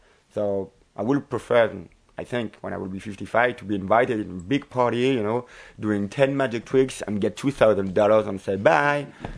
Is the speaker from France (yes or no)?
yes; Hauts-de-France, France; I'm from north of France. My dad is a postman and my mom doesn't work. So I was in the country, in the north of France, a little bit lost, about 700 people in the village. So there were more cows than people.